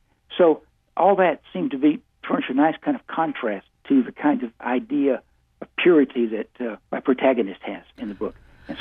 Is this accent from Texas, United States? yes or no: yes; Texas, United States; Well, I grew up in East Texas and on the Gulf Coast, and I was living in East Texas about 80 miles north of Beaumont.